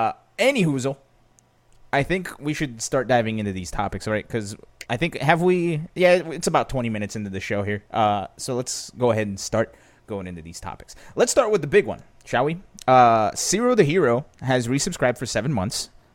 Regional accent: Wilkes-Barre, Pennsylvania, United States; I grew up around Wilkes-Barre, Pennsylvania, after I moved here to the United States. Started hanging out in Scranton, then went to school near Philly.

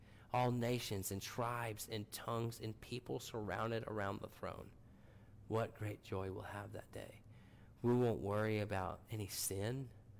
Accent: Missouri, United States; you know, I come from Missouri, and it's not like as far south as you can get. I understand that. But it's southern Missouri.

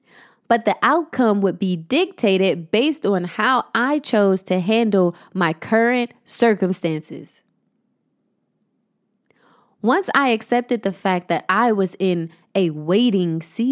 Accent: Ohio, United States; I was on the plane to my hometown, Ohio

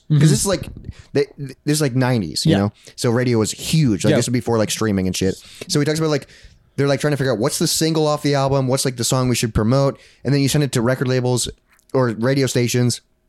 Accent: Iowa, United States; We're from Iowa

